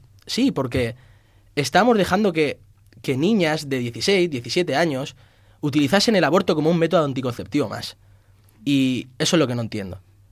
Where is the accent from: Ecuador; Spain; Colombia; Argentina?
Spain; en España sí, porque tenemos que comportarnos como españoles